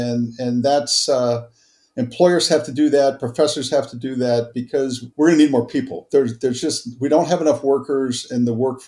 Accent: Cincinnati, Ohio, United States; I grew up in Cincinnati, Ohio, and there's 6,000 open healthcare jobs in Cincinnati, right?

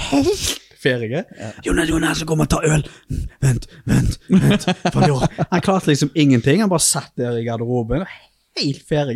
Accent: Haugesund, Rogaland, Norway; jeg er faen min fra Haugesund, liksom.

